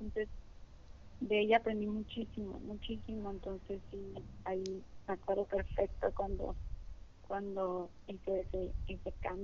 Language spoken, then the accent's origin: Spanish; Ciudad Obregón, Sonora, Mexico; Muy bien, pues soy de Ciudad Obregón, Sonora, México.